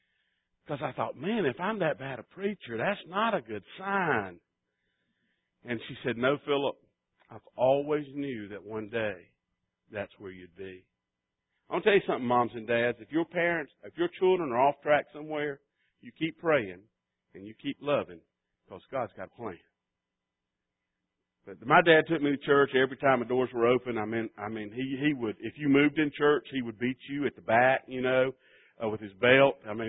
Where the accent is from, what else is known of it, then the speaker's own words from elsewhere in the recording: Greenville, South Carolina, United States; And I grew up at Berea, a little section in Greenville. They call it Burrito now. But I grew up in Berea First Baptist Church